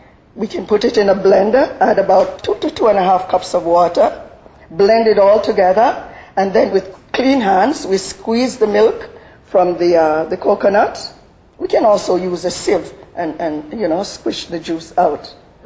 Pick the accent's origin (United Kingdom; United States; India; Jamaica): Jamaica; As Jamaican, we use this a lot